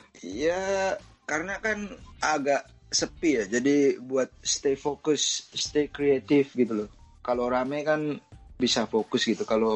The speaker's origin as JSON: {"language": "Indonesian", "country": "Indonesia", "also_born_or_lived": "Australia", "moved": "as an adult", "lives_now": "Japan", "said": "Saya umur 19 pindah dari Indonesia ke Sydney."}